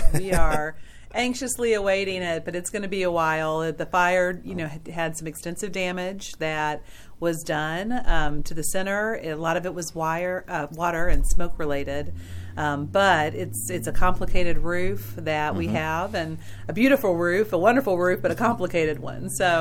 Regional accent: Louisville, Kentucky, United States; I grew up here in Louisville, and I always loved classical music

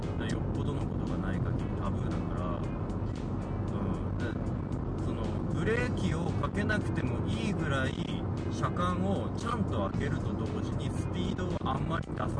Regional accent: Sapporo, Hokkaido, Japan; 僕みたいに札幌市で育ってきてる人にとっては、あの他の場所ってほぼ全部田舎に見えるっていう

